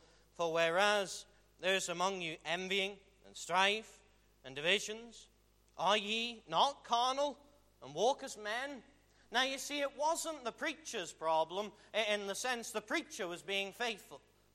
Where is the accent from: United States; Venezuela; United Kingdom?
United Kingdom; England; being an Englishman and being in raised in a country with very few gospel preaching churches